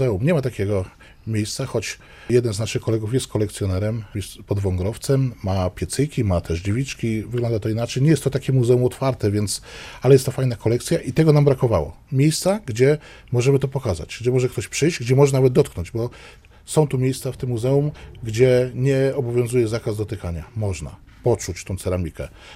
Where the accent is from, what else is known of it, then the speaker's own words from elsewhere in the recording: Szczecin, West Pomeranian Voivodeship, Poland; ja jestem rodowitym szczecinianinem zakochanym w tym mieście.